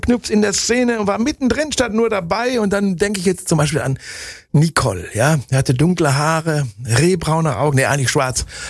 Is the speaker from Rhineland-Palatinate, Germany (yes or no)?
no; Bielefeld, North Rhine-Westphalia, Germany; du weißt, wo ich groß geworden bin, im wunderschönen Bielefeld